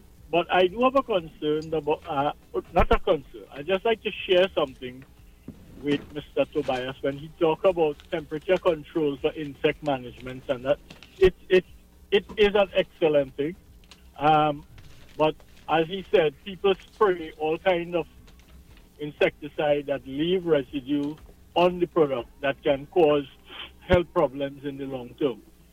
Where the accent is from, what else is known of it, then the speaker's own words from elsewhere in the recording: Trinidad & Tobago; I am from the Montserrat Hills in central Trinidad, where we have maybe one of the best flavored cocoa in the world.